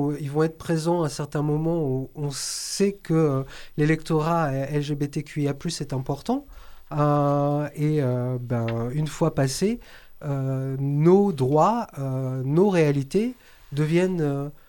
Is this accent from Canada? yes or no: no; France; nous, on vient de France et il faut traverser l'Atlantique pour voir une drag queen française